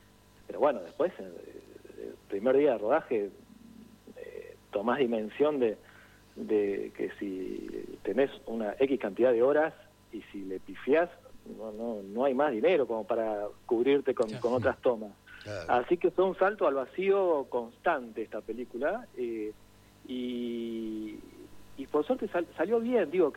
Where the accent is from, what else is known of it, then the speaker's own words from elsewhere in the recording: Santa Fe, Argentina; moved away as an adult; now in Buenos Aires, Argentina; Yo soy de Santa Fe y me mudé, como muchos, a los 21 a Buenos Aires a estudiar cine